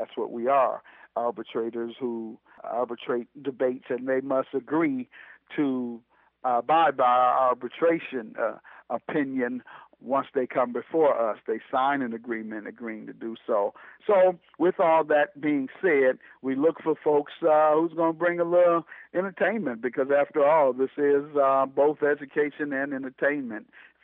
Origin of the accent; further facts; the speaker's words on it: Detroit, Michigan, United States; where I grew up in Herman Gardens, where over half of the households did not have fathers, and this was in the 70s.